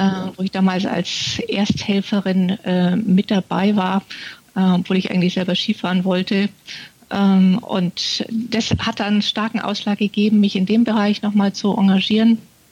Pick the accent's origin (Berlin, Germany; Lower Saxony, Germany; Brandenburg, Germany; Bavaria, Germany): Bavaria, Germany; Munich; born there; also born or lived in Tanzania; ich bin geborene Münchnerin, gelernte Theologin, bin als bayerische Pfarrerin 5 Jahre lang in Tansania gewesen